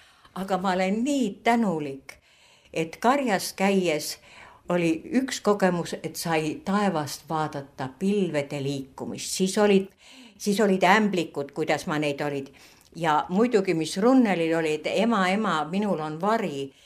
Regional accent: Tallinn, Harju County, Estonia; kuigi ma olen Sakala tänava erasünnitusmajas sündinud ja põline tallinlane, olen ma oma hingelt maainimene.

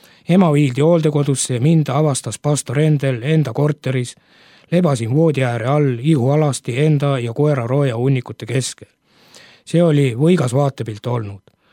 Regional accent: Lääne-Viru County, Estonia; sündinud ja kasvanud olen Lääne-Virumaal.

